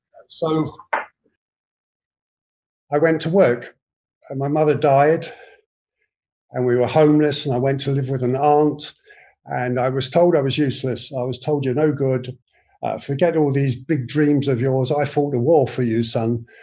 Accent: London, United Kingdom; I'm just an ordinary working class stiff from London, and we had a lot of slums in London. I was born in the Second World War.

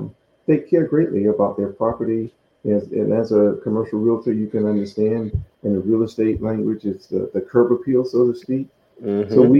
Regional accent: Chesapeake, Virginia, United States; So when I grew up in the Virginia coastal area in Chesapeake, Virginia Beach, so inshore, offshore fishing.

